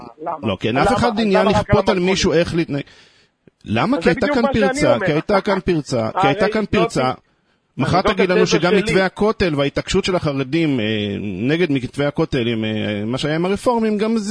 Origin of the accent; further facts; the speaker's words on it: Jerusalem, Jerusalem District, Israel; לא רק כיהודי חרדי, גם כירושלמי.